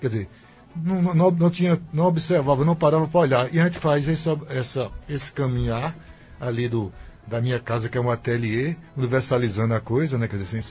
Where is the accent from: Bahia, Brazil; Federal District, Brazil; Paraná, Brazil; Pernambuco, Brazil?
Pernambuco, Brazil; Afogados da Ingazeira; also born or lived in Carnaíba; Eu, bem dizer, sou filho de Afogados, porque eu vim para cá muito cedo e eu venho de Carnaíba, né? Sou filho de Carnaíba, mas vim para cá, minha família daqui, minha avó, minha mãe.